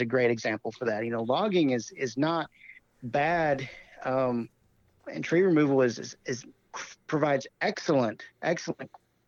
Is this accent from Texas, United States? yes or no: no; Missouri, United States; where I grew up hunting in Southwest Missouri